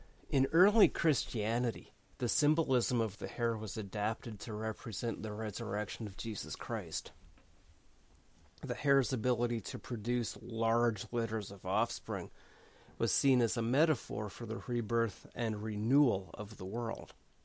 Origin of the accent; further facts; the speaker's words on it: Canada; as a child growing up in Canada